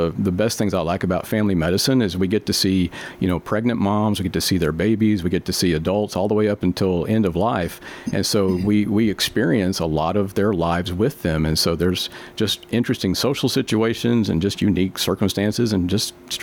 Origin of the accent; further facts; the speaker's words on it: Tullahoma, Tennessee, United States; Yeah, well, I was actually born here in Middle Tennessee, and I grew up in Tullahoma, and I went off to get my training at Memphis at the University of Tennessee.